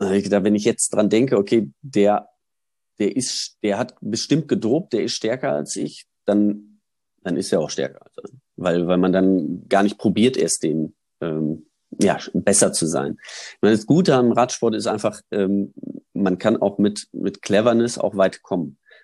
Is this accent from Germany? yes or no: yes; Germany; Ich komme aus Deutschland